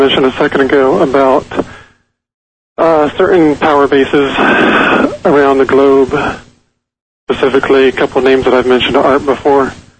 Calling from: Hawaii, United States; I'm from Hawaii.

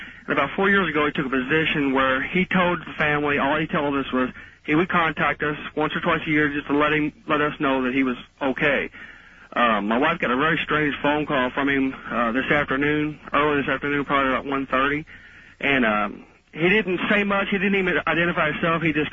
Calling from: Louisville, Kentucky, United States; I'm calling from Louisville, Kentucky.

